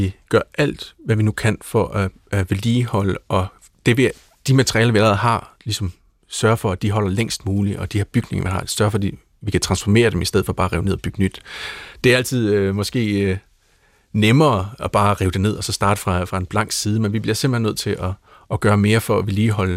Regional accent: Aalborg, North Denmark Region, Denmark; da vi var børn i Aalborg.

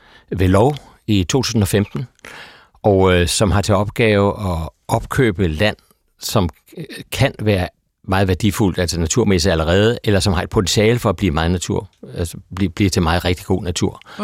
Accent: Virum, Capital Region of Denmark, Denmark; jeg voksede op ude i Virum nord for København. Og vi boede ikke så langt fra en skov og en mose

